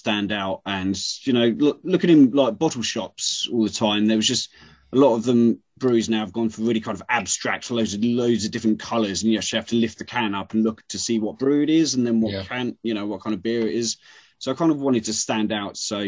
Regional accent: Hastings, South East England, United Kingdom; because I'm from Hastings originally, like down the south coast

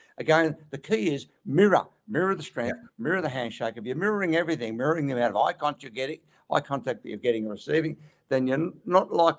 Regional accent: Australia; And it always makes you, as an Aussie, I feel good going to Ireland

